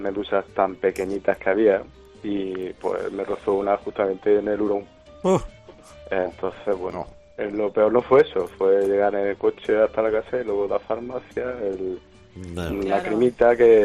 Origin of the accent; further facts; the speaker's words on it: Úbeda, Andalusia, Spain; normalmente somos de Úbeda, vamos normalmente a Almería